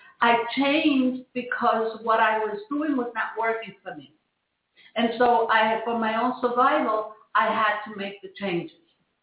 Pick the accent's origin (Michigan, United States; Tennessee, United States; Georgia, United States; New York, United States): New York, United States; I grew up in New York, and I lived in a tenement house when I was a child. And I was on the sixth floor, and we used to hang out in our fire escape.